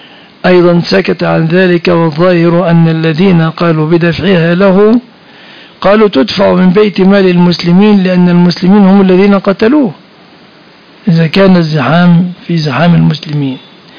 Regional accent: Egypt; بلادنا مصر

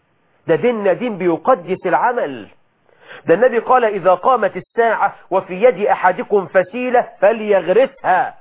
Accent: Egypt

